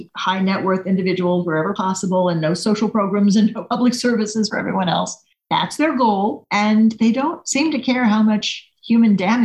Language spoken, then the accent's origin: English; Oklahoma, United States; like my home state of Oklahoma, they've been neglected by the Democrats and by the major news media